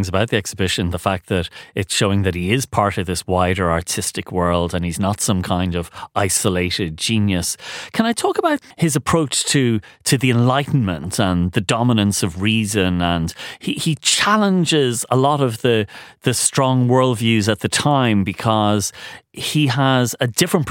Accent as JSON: {"language": "English", "country": "Ireland", "said": "And I love the way in Ireland we sometimes like to claim figures as Irish."}